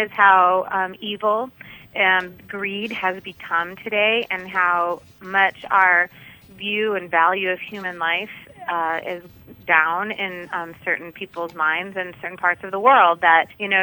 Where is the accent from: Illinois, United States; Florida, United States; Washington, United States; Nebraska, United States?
Illinois, United States; And, you know, I'm from Illinois. I live outside of Chicago. You know, we're the land of Abraham Lincoln.